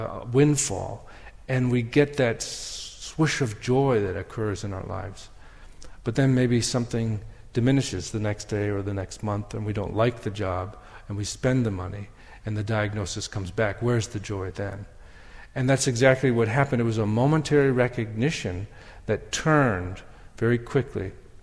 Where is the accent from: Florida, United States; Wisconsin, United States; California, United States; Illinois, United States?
Wisconsin, United States; Now, I come from Wisconsin, so that, you know, maybe people have thawed out down here in Texas.